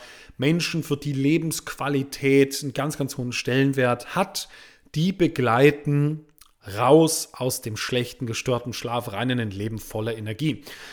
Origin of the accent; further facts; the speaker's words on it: Switzerland; wir kommen aus der Schweiz